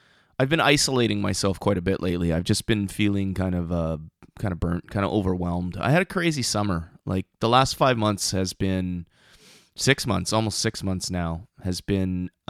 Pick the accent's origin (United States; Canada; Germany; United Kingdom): Canada; Thunder Bay, Ontario; now in Ottawa, Canada; I grew up in Thunder Bay, so winter is in my blood and I don't want it to be there.